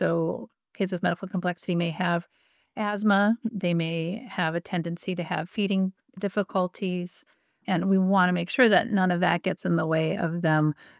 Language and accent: English; St. Paul, Minnesota, United States; I grew up in St. Paul, Minnesota, came east to Dartmouth for college, was eager to get home to my family and siblings.